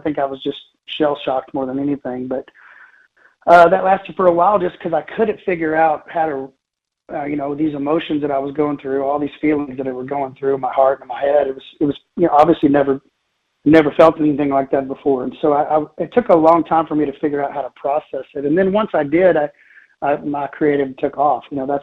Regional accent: Texas, United States; I'm born and raised in Texas and been playing here for, I've never moved.

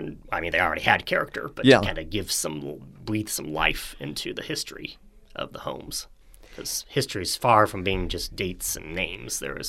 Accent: Waldron, Michigan, United States; I'm from Walden. Waldron. I have a Waldron address, but I live in Lenawee County. So Lenawee County is my home county.

